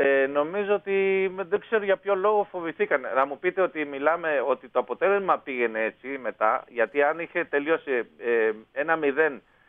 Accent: Argentina; γιατί είμαι από την Αργεντινή

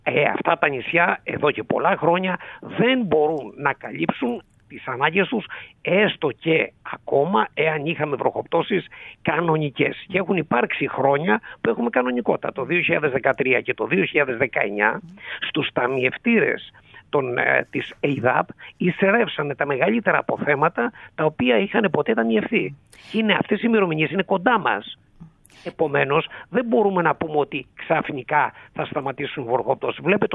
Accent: Mani, Peloponnese, Greece; Τελείως διαφορετική από την ιδιαίτερη πατρίδα μου τη Μάνη

